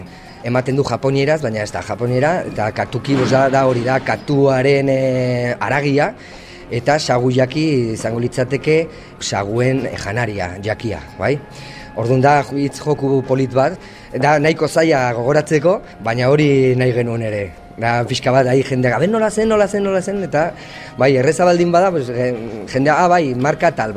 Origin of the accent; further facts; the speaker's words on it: Pamplona, Navarre, Spain; Iruñakoa naiz